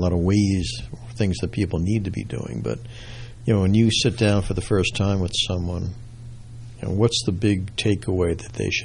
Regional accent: New Jersey, United States; accent: New Jersey; But I will throw my New Jersey accent for those of you who are listening in New Jersey.

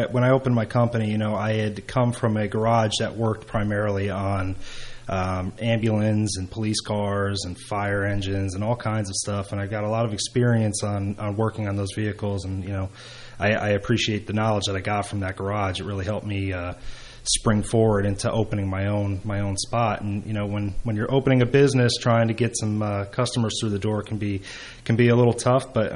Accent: New Jersey, United States; I grew up right outside of Hunterdon County. I was on the border of Warren and Hunterdon County.

